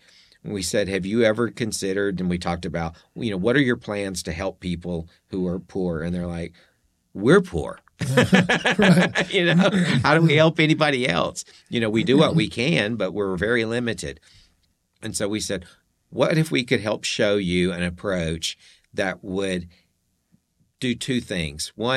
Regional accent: United States; As an American, I can't go to Yemen.

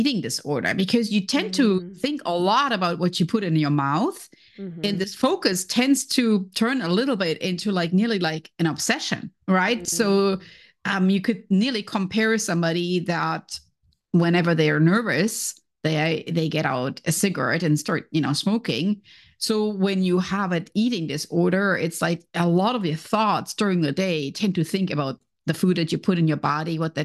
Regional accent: Germany; because I was growing up in Germany.

